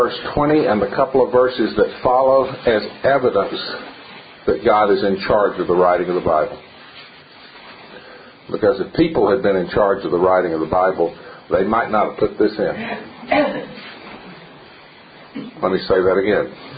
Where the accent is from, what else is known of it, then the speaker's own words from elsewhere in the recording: the South, United States; Okay, I'm from the South. I know what the word is pronounced.